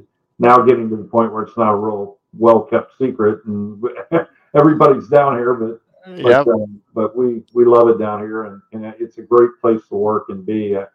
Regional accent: Houston, Texas, United States; No, I'm originally from Texas. I grew up in Houston, Texas.

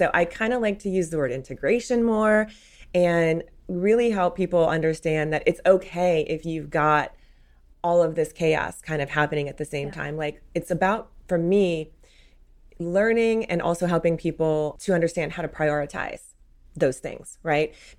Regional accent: New Orleans, Louisiana, United States; I mean, again, I'm from New Orleans, okay?

